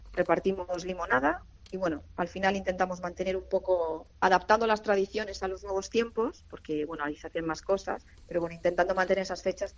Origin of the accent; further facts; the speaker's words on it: Villalba, Spain; Yo soy de Villalba de toda la vida